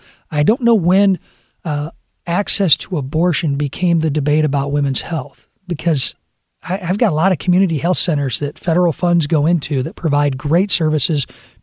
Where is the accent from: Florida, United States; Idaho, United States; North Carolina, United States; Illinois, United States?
Illinois, United States; Illinois is a great state, great communities. I love the district I serve and my hometown.